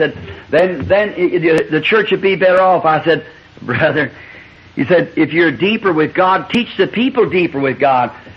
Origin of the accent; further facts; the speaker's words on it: Ireland; I'm an Irishman by birth, the first birth, a Jew by second